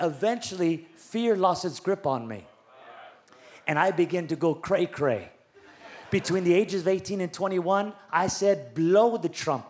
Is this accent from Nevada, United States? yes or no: yes; Las Vegas, Nevada, United States; I don't know where you're from. I'm from Vegas, baby.